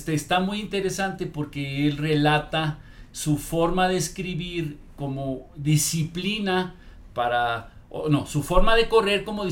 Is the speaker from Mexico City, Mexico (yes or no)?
no; Chihuahua, Mexico; soy de Chihuahua, tengo que hacer caballo blanco